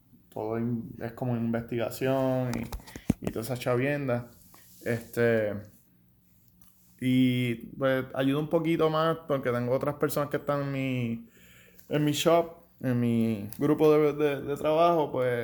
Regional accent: Bayamón, Puerto Rico; now in Alaska, United States; Soy de Bayamón, tengo 31 años, estoy aquí en Alaska.

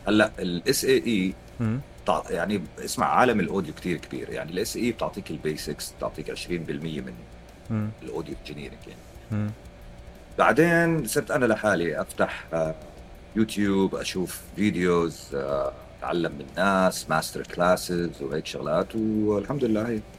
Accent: Jordan; وقت ما أنا كنت ساكن بالأردن. أنا باي ذا واي أنا سعودي الأصل عشان الناس يعرف، فكنت ساكن بالأردن وعشت كل حياتي 26 سنة عشت بالأردن.

